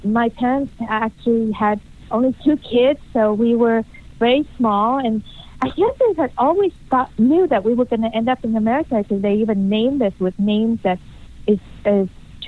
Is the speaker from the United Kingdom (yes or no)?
no; Vietnam; now in United States; I actually grew up in Vietnam. I was one of the boat people, the big heroic escape and rescued and came to the United States in the 70s as a boat person immigrant and built my life forward.